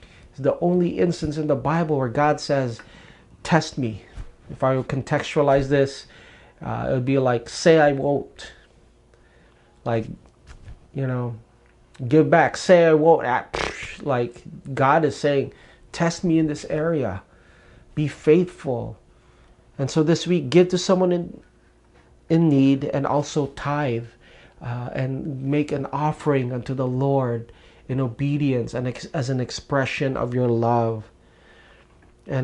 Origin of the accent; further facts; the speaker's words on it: Philippines; fulfill my wildest dreams of a Filipino dad having a Filipino son as a Filipino nurse.